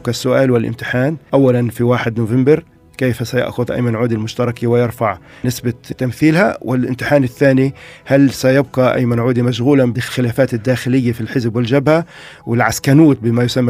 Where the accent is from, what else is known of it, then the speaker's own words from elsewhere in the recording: Palestine; وإحنا كفلسطينيين بالنسبة لنا الوحدة حتى لو كانت غير مجدية